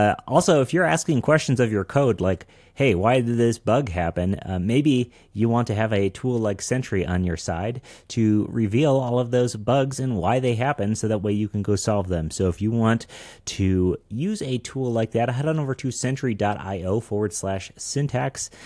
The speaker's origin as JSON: {"language": "English", "town": "Denver", "region": "Colorado", "country": "United States", "said": "I'm a developer from Denver."}